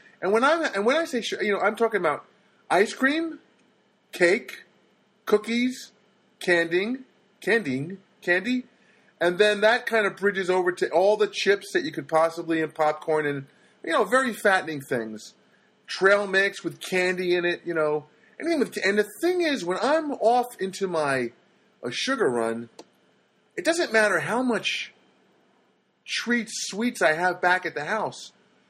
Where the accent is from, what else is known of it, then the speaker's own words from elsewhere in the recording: New Jersey, United States; Can you tell I'm from New Jersey?